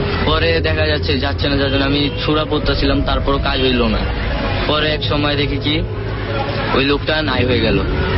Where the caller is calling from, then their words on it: Dhaka, Dhaka Division, Bangladesh; আমি ঢাকা বাংলাদেশ থেকে বলছি, গোপীবাগ সপ্তম গলি থেকে।